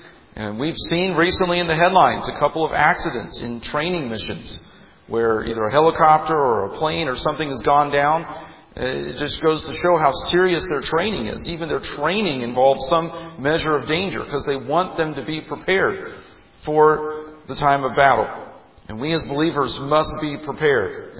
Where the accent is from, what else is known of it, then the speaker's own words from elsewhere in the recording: Indianapolis, Indiana, United States; I grew up near the Eagle Creek Dam and I-74. And we would drive by the Eagle Creek Dam all the time.